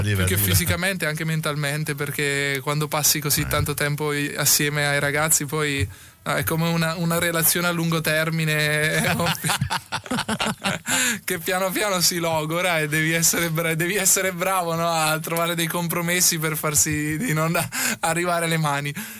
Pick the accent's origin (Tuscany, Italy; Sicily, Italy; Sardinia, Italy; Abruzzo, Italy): Abruzzo, Italy; Tollo; sono 5 km da Ortona a Tollo, il mio paese. Siamo proprio attaccati.